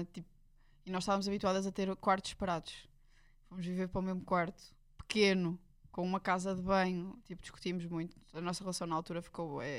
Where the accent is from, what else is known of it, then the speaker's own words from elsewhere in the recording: Baião, Porto, Portugal; Fui viver para Baião, que é uma hora do Porto. Vivi lá até ao meu 10º ano. Desde sempre. Eu só fui nascer mesmo ao Porto.